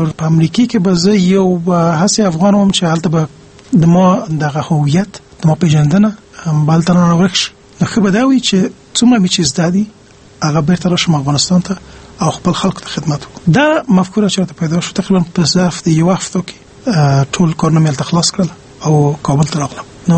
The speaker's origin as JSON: {"language": "Pashto", "country": "Pakistan", "tie": "born or raised there", "also_born_or_lived": "Kabul, Afghanistan", "said": "زه په کابل کې پیدا شوی یم. تقریبا په اوه کلنۍ کې موږ مهاجر شو پاکستان ته. پاکستان کې مې 14 کاله تیر کړي دي"}